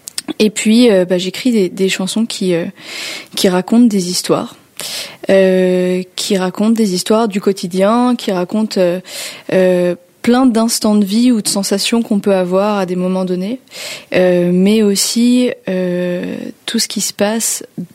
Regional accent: Paris, Île-de-France, France; J'ai grandi à Paris. J'ai grandi à Paris d'un père français, puis ma mère est espagnole.

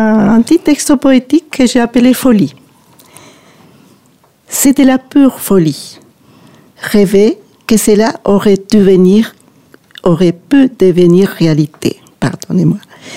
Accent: Peru; born there; French is a second language; Et je suis née au Pérou, et un pays qui se trouve en Amérique du Sud, hispanophone. Et c'est un pays qui est très, très varié, qui a une côte, une montagne et puis l'Amazonie. Mais j'ai vécu au bord de la mer, à la capitale

